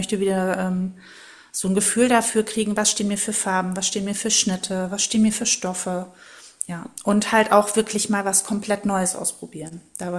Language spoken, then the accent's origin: German; Lower Saxony, Germany; Ich komme aus dem schönen Ostfriesland